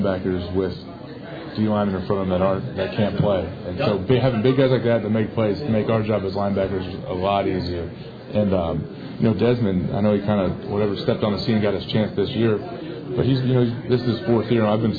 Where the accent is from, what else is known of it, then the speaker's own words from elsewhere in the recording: Ohio, United States; I'm from Ohio, and high school football is pretty big in Ohio, at least we think it is.